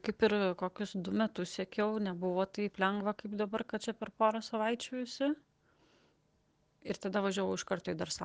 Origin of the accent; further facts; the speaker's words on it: Klaipėda, Klaipėda County, Lithuania; iš Klaipėdos